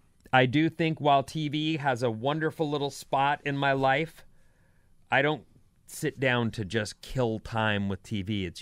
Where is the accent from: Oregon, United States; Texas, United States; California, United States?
California, United States; I grew up in California on the beaches